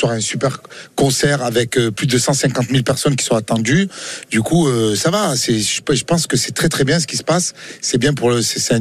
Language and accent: French; Marseille, Provence-Alpes-Côte d'Azur, France; Moi, je suis marseillais. Moi, c'est une fierté. J'habite là, la rue des Fosséens.